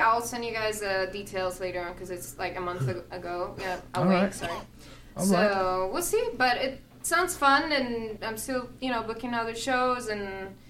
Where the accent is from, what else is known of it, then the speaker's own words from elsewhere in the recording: Pasadena, California, United States; Well, I'm from Pasadena too.